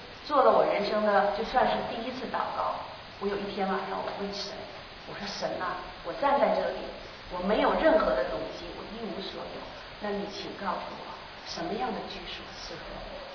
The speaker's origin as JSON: {"language": "Chinese", "region": "Jiangsu", "country": "China", "tie": "born or raised there", "also_born_or_lived": "Jilin", "said": "是因为父亲是在部队工作的原因，所以呢颠沛流离，小的时候在江苏长大，在乡野里长大，然后大了以后呢随着父亲吉林东北来回走，然后都是在乡里的"}